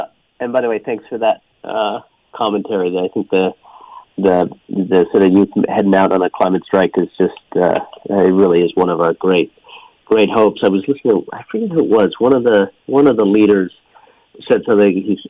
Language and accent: English; Newfoundland and Labrador, Canada; I was born and raised there, a little fishing village, you know, on the edge of the earth. It's the most eastern point in all of North America.